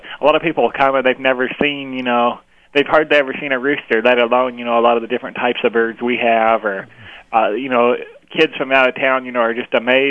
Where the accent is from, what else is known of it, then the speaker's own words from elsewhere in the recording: Napa, Idaho, United States; born there; Originally, I was born in Napa, Idaho, and was raised out west till I was about 12